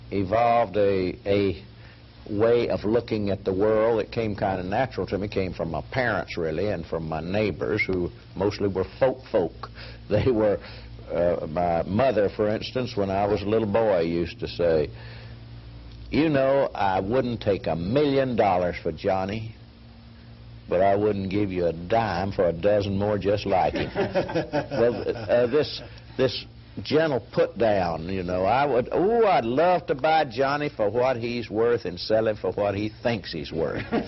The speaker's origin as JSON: {"language": "English", "town": "Austin", "region": "Texas", "country": "United States", "tie": "born or raised there", "said": "I was raised out in South Austin in a very ordinary Texas household."}